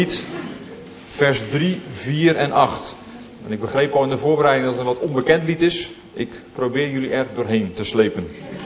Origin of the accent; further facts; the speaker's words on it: Maassluis, South Holland, Netherlands; now in Spijkenisse, Netherlands; ik ben geboren en getogen in de Maassluis, maar inmiddels woon ik 3,5 jaar in Spijkenisse.